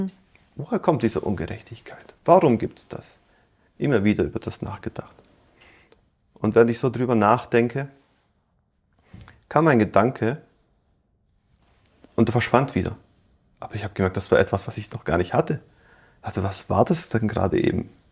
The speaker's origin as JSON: {"language": "German", "country": "Germany", "said": "Für die Türken bin ich immer der Deutsche. Also so konnte ich mich auch niemals als Türke fühlen. Und da mein Türkisch auch nicht so gut ist, wie es sein sollte, da halt meine Muttersprache Deutsch ist"}